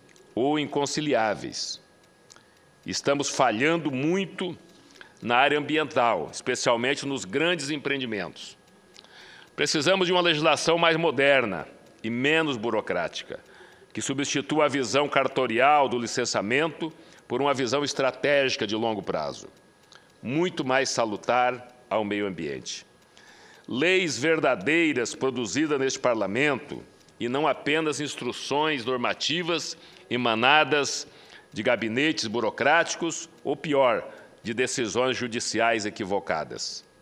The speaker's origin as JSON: {"language": "Portuguese", "region": "Rondônia", "country": "Brazil", "said": "eu sou de um estado da Amazônia, né, do estado de Rondônia"}